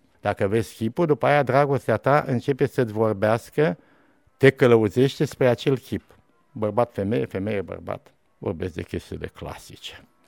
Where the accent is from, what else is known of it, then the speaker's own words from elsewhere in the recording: Moldavia, Romania; Lumea însemnând lumea satului românesc, lumea regiunilor românești, sunt moldovean, am lucrat la Cluj, am lucrat la Arad, sunt român